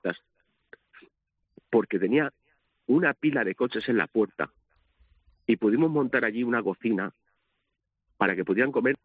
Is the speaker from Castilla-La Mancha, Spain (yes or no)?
no; Seville, Andalusia, Spain; los que somos del Parque Alcosa somos de una pasta especial. Allá donde vamos, soy del parque.